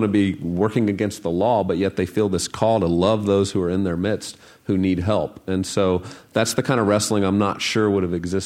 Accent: United States; I'm actually a follower of Jesus even before I'm an American.

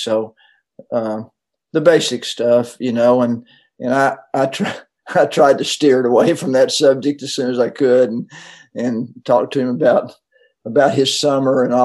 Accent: Knoxville, Tennessee, United States; Well, I grew up in Knoxville. My dad was a sports writer for the Knoxville Journal

